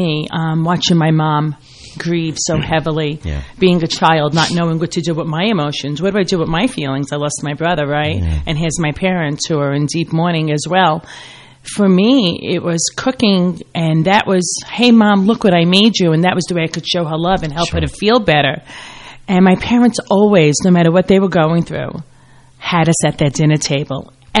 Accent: Brooklyn, New York, United States; I grew up in Brooklyn, Bensonhurst, Brooklyn.

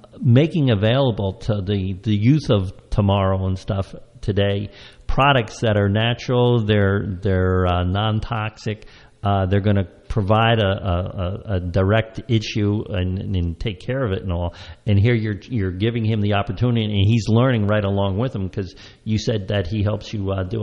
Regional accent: Pottersville, New Jersey, United States; growing up in Hunterdon County over in, Pottersville and stuff

